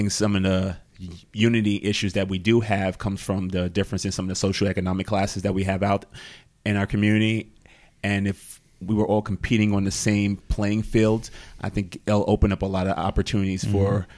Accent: New York City, New York, United States; Growing up in New York City, public schools, you learn the basics.

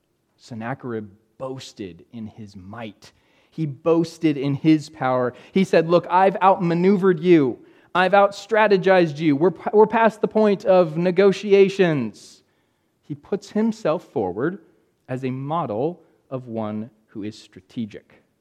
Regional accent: California, United States; also born or lived in Indiana; Growing up in California, we couldn't burn anything. You could not burn in California. So I didn't get to burn a Christmas tree until adulthood in Indiana.

